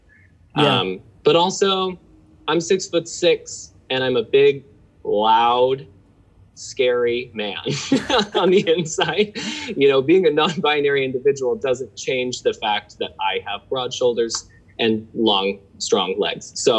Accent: Utah, United States; now in New York, United States; I'm from Utah, which is a much more conservative place.

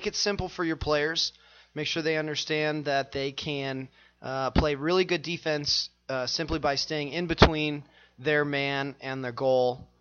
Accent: Kansas, United States; I grew up in Kansas, you know, 10, 20 years ago.

